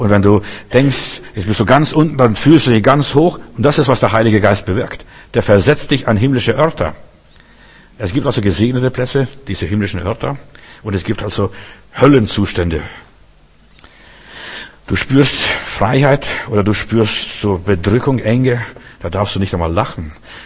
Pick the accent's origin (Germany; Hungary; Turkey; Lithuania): Lithuania; Klaipeda, Klaipėda County; Bei uns in Memel, wo ich herkomme, wo ich aufgewachsen bin, da ist das ganze Land voller Störchernester.